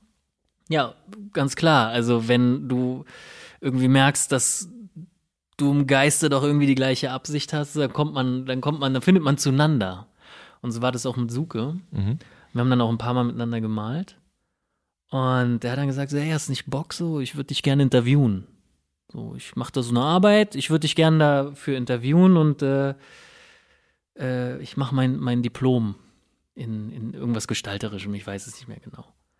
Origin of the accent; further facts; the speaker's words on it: Berlin, Germany; Ich war selten auf diesen Hip-Hop-Jams als Berliner, wo echt randaliert wurde.